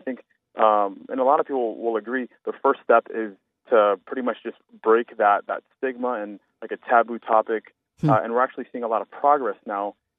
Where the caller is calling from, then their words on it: Hilliard, Ohio, United States; I'm calling from Hilliard.